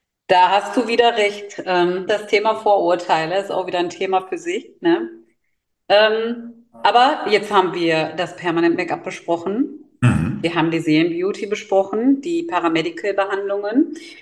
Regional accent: Spain; Ich bin selber Spanierin

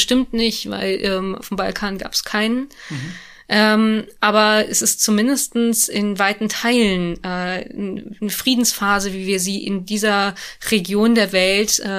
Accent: Belgium; also born or lived in Germany; ich bin ja im Dreiländereck groß geworden. Belgien, Niederlande, Deutschland. Habe in Belgien gewohnt, in Deutschland studiert damals.

